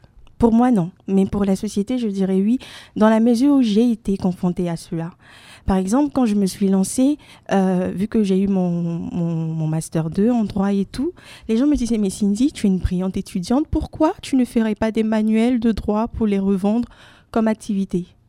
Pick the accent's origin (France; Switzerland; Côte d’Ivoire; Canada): Côte d’Ivoire; moved away; depuis mon pays natal, parce que pour rappel, je suis originaire de la Côte d'Ivoire.